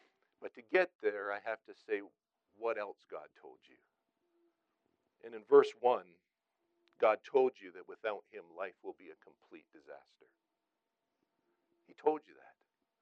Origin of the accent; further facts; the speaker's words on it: Vancouver, British Columbia, Canada; Now, bear in mind, I grew up in Vancouver.